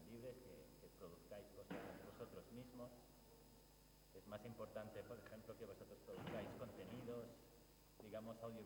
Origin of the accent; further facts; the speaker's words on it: Barcelona, Catalonia, Spain; born there; Y nací en Barcelona.